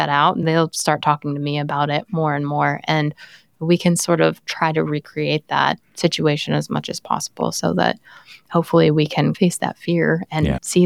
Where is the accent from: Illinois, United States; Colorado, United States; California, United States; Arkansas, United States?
Colorado, United States; Denver; I grew up in Denver, so if the Broncos were playing, that's what was on TV.